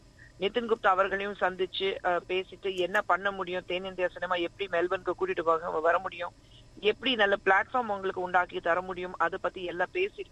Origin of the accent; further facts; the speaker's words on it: Mumbai, Maharashtra, India; நான் பிறந்து வளர்ந்தது மும்பையில.